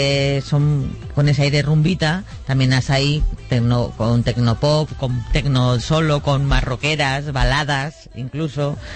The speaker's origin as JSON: {"language": "Spanish", "town": "Madrid", "region": "Community of Madrid", "country": "Spain", "tie": "born or raised there", "said": "cuando estaba mi madre de embarazada de 6 meses, ya me vine para acá y aquí, madrileña. Pero que de toda la vida vivo en Madrid y somos madrileños"}